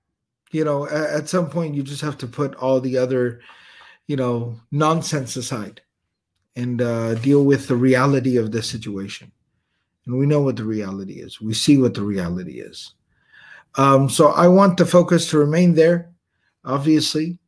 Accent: Texas, United States; You know, I'm a Texan, so I like to talk like that.

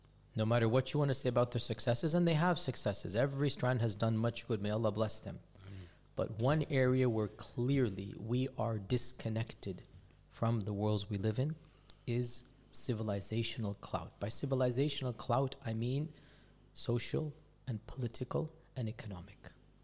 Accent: United States; allow me to be blunt because I'm an American, I have an excuse, we're less than 1%.

